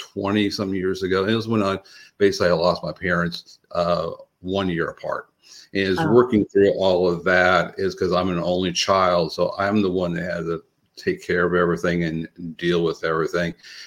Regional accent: Midwest, United States; I'm originally from the Midwest, where I used to grow tea roses.

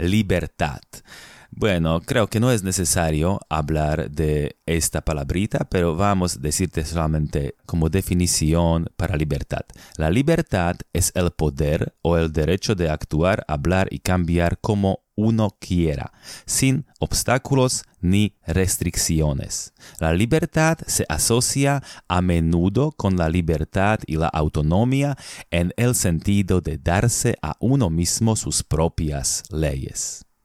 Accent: Slovakia; Spanish is a second language; no puedo imaginar que gente, por ejemplo, en mi país, en Europa, en Eslovaquia, ¿no?

